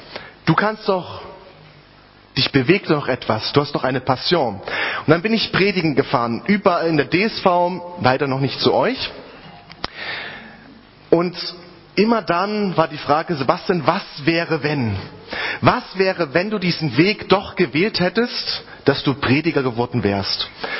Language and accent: German; Dresden, Saxony, Germany; now in Switzerland; Das ist eine Kurzform davon. Ich bin in Dresden geboren, aufgewachsen, habe dort 20 Jahre gelebt. Dresden ist das Florenz des Ostens.